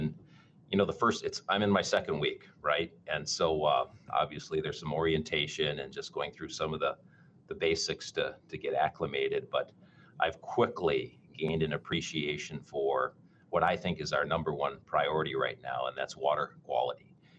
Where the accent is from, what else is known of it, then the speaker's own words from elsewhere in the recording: Stevens Point, Wisconsin, United States; I grew up in Stevens Point along the Wisconsin River, and my dad's a retired wildlife professor.